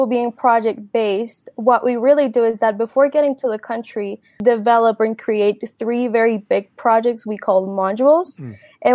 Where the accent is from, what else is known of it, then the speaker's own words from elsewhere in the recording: Mexico; You know, I'm from Mexico